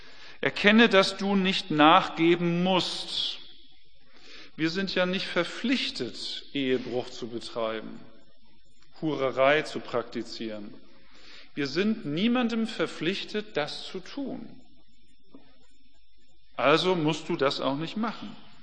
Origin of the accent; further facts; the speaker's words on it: Hamburg, Germany; Für mich als Hamburger, das ist halt da so, geht man halt nicht hin und fertig.